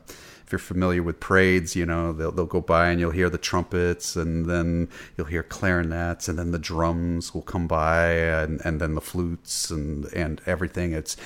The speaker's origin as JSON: {"language": "English", "town": "Wellsboro", "region": "Pennsylvania", "country": "United States", "said": "We were north central Pennsylvania. So, so I was from Wellsboro, Pennsylvania. Wellsboro is the county seat of Tioga County."}